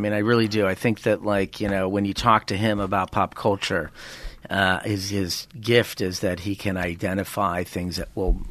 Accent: Cleveland, Ohio, United States; And I think that, you know, growing up in Cleveland, there's an existential absurdism because it's a, you know, it's a very poor city.

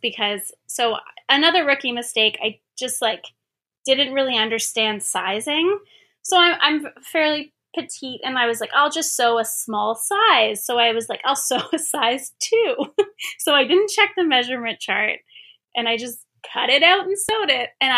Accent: Victoria, British Columbia, Canada; moved away as an adult; now in Toronto, Canada; So I'm originally from Victoria, BC, and I lived there until I was in my mid-20s. And then I moved to Toronto, where I've been ever since.

